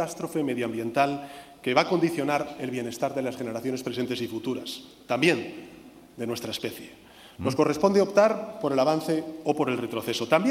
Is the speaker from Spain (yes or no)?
yes; Spain; Por cierto, nosotros somos tanto, tan españoles como ustedes, no somos menos españoles.